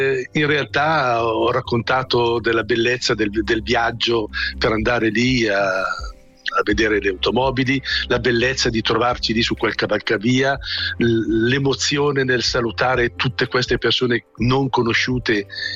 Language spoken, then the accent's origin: Italian; Fombio, Lombardy, Italy; Il mio paese, Fombio, era attraversato in quel periodo dalla Via Emilia